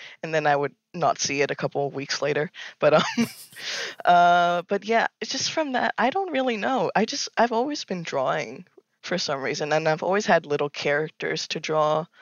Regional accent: Australia; he was like, you're Australian. I'm Australian. Let's play a game together.

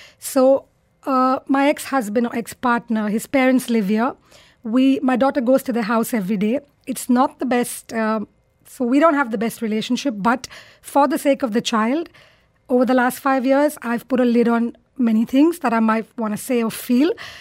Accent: India; English is a second language; I come from India, where I grew up in a country where it wasn't heard of.

